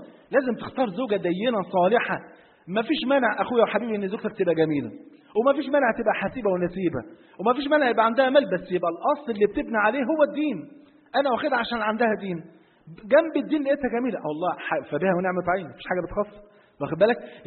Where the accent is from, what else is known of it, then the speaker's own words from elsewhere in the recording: Egypt; اصل مريشة بلغة عندنا في مصر يعني بتاعت فراخ